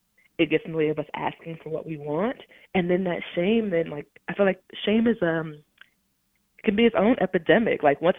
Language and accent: English; Long Island, New York, United States; Well, first I want to say I grew up on Long Island, New York.